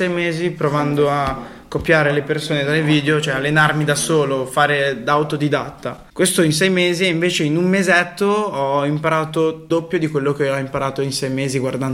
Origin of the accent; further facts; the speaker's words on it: Milan, Lombardy, Italy; born there; sono di origine egiziana, sono nato qua a Milano.